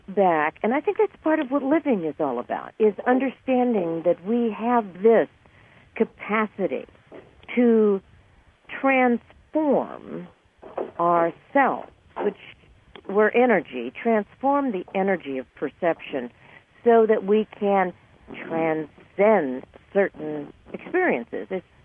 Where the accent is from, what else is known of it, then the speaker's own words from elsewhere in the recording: United States; born there; like you were born in England, I was born in the United States.